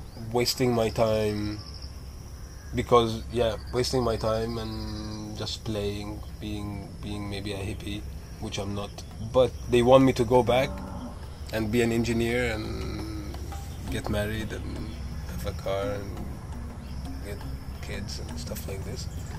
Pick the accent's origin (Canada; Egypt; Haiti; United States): Egypt; Cairo, Cairo Governorate; English is a second language; moved away as an adult; I'm from Egypt, from Cairo. I finished high school and I think I escaped from Cairo because as you said, it's a monstrous city.